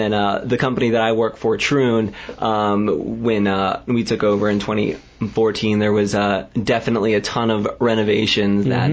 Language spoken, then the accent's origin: English; Delaware, United States; Delaware, actually.